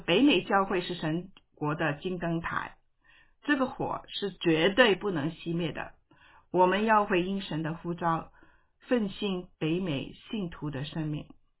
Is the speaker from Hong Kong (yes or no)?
yes; Hong Kong; now in United States; 我是从香港来到美国这里